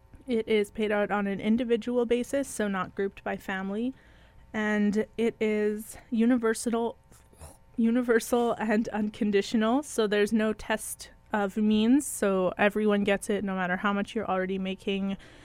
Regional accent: Manitoba, Canada; because we are from Manitoba, that in the 70s there was a MINCOM experiment done.

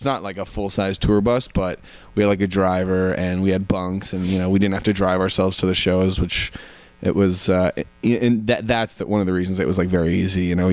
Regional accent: Canada; sorry, we're Canadian, we don't really know where we're going

